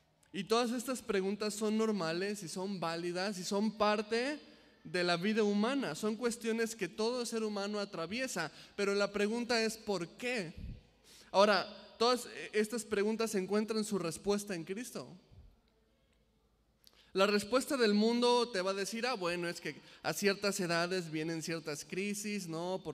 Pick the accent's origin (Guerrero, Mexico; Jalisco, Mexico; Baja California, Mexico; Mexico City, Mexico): Mexico City, Mexico; más allá de identificarme como mexicano o chilango, ¿no?, en mi caso, que soy del DF, o veracruzano